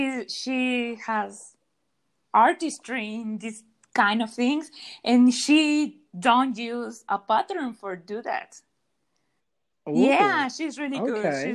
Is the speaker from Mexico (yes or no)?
yes; Mexico; like you say, I'm from Mexico. So in Mexico, we have a holiday called Día de los Muertos